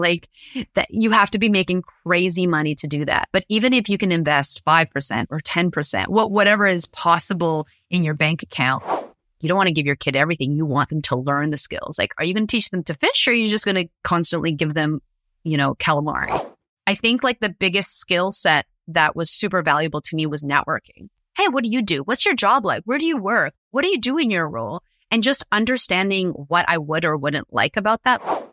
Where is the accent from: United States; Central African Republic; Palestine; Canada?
Canada; In growing up in Canada, I worked in hospitality.